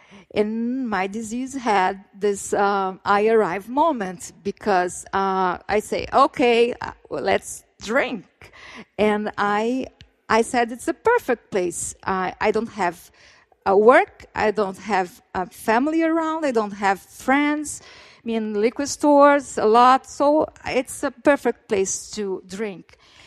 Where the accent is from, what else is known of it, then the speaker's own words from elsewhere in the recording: Rio de Janeiro, Brazil; So my story, I was born and raised in Rio.